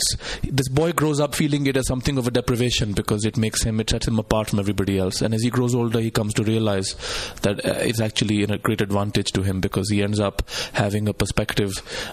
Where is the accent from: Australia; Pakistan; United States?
Pakistan; Lahore, Punjab; 1990s Pakistan, which is when I was growing up there, in a city called Lahore. Lahore is my hometown. It's a city of about, now it's a city of about 7 million people. It is very close to the Indian border, Pakistan's border with India.